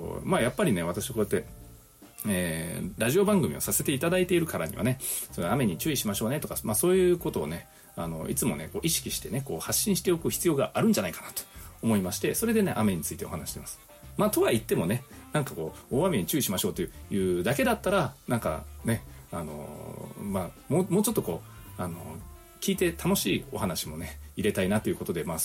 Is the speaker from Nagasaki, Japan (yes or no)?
yes; Unzen, Nagasaki, Japan; で私ね出身が雲仙市国見町っていうところなんですけど